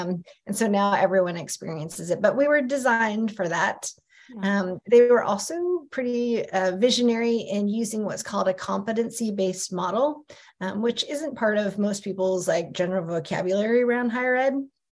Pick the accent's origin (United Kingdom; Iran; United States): United States; So I first identify as First Nations. My father is Cowichan from Vancouver Island. I was born and raised in the States.